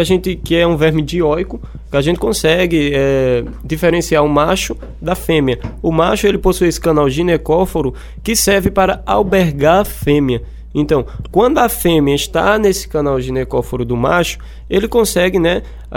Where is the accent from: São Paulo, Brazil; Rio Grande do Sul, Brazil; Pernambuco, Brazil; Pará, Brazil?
Pernambuco, Brazil; Amaraji; Eu sou da cidade de Amaragi, e a cidade de Amaragi é uma cidade rica em rio, rica em água doce.